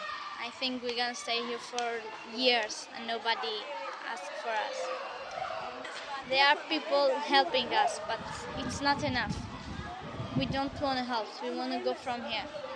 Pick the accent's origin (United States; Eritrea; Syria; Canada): Syria; Aleppo, Aleppo Governorate; also born or lived in Afrin; I was born in Syria, in Afrin. After it, we moved. To Aleppo, and I was there like 11 years. I went to school, everything.